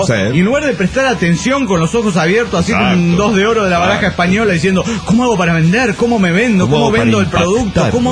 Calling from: Mar del Plata, Buenos Aires Province, Argentina; de Mar del Plata, Argentina.

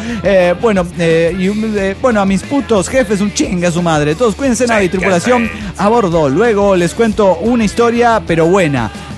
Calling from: Monterrey, Nuevo León, Mexico; de Monterrey.

